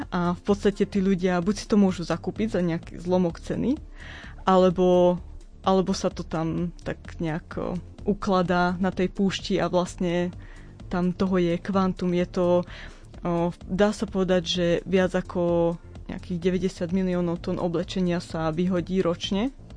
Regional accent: Rožňava, Košice Region, Slovakia; ja pochádzam z Rožňavy a vyrastala som, keď som bola malé dieťa, na dedine, kde sme mali veľa moruši stromov.

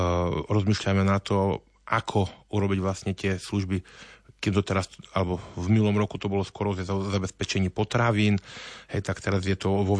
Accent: Prešov Region, Slovakia; lebo aj u nás na Spiši máme viaceré budovy, dokonca aj cirkevnej fary, bývalé cirkevné školy, ktoré sú vybývané

